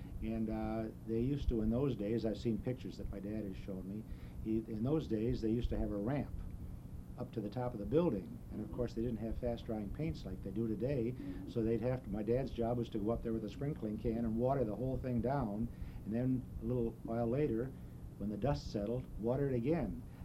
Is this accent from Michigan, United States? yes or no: yes; Detroit, Michigan, United States; I was born in Detroit. I attended Southeastern High School. And then I went to Wayne University